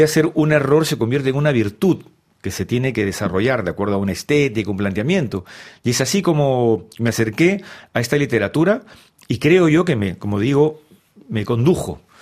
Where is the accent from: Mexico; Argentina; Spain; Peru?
Peru; siendo peruano tenemos el paradigma